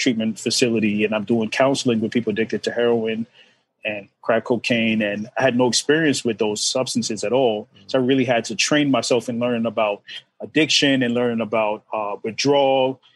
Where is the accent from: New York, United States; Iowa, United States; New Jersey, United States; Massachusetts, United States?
New York, United States; Jamaica, Queens; also born or lived in Brooklyn; So I'm from, born in Brooklyn, but raised in Jamaica, Queens, by a Jamaican mother and a Aruban father. So I'm quite a mix. So raised in a, you know, Caribbean household